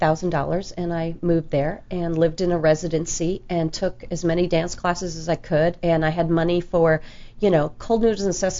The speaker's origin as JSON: {"language": "English", "region": "Indiana", "country": "United States", "tie": "born there", "said": "No, I was born in Indiana."}